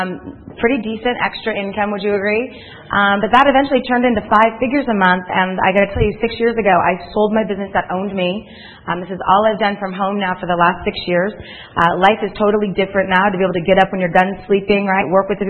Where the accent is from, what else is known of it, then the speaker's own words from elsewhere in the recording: Oregon, United States; I'm actually originally from Oregon.